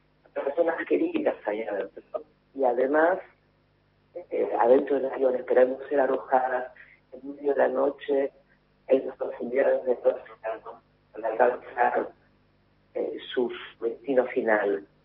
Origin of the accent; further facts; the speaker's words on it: Argentina; lo que nosotros tenemos que hacer aquí como argentinos?